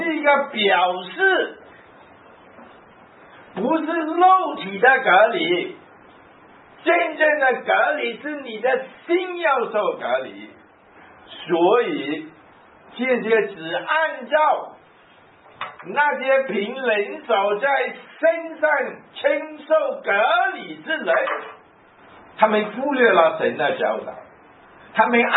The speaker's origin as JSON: {"language": "Chinese", "country": "China", "said": "我们中国人几千年的历史，5000多年的历史，我们很骄傲，中国人真的很骄傲"}